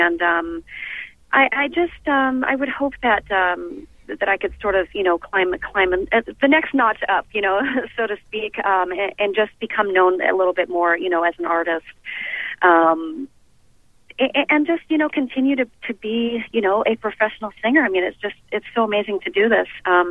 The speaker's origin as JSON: {"language": "English", "town": "Montreal", "region": "Quebec", "country": "Canada", "said": "I'm from Montreal, and I did a lot of, you know, French television shows as a kid, you know, with my brothers."}